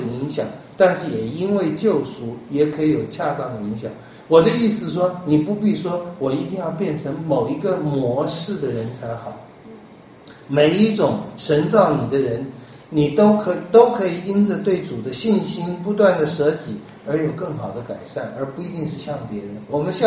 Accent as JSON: {"language": "Chinese", "country": "Taiwan", "said": "跟我们台湾人那个请人来哭一样。"}